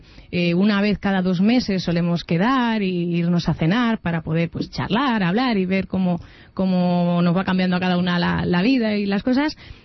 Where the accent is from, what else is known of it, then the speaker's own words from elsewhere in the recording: Pinto, Community of Madrid, Spain; como yo nací en Pinto y vivo en Pinto